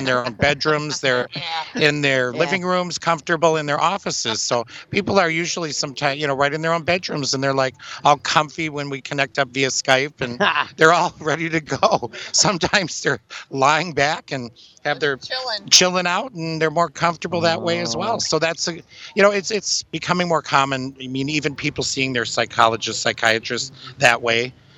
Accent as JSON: {"language": "English", "region": "Wisconsin", "country": "United States", "said": "I'm from Wisconsin, originally."}